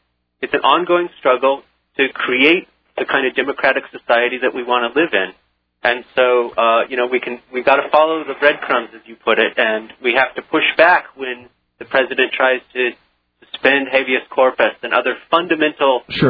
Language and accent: English; United States; the passage of the Detainee Act by the president last week is deeply shocking to me as an American.